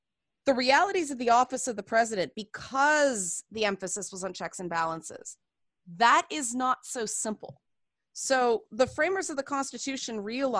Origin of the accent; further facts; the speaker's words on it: Canada; Up here in Canada, we have beer commercials to declare I am Canadian.